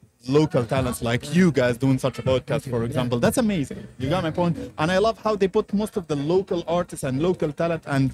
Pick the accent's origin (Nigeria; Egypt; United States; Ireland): Egypt; that time I came from Egypt and I was a DJ in Egypt and everybody knows me.